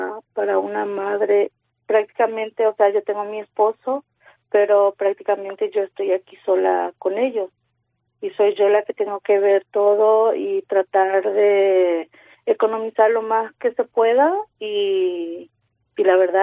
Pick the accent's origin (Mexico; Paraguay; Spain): Paraguay; moved away as an adult; Pues mira, yo he llegado con mis hijos hace ya casi 3 años. Yo soy de Paraguay. Mi marido ya estaba aquí.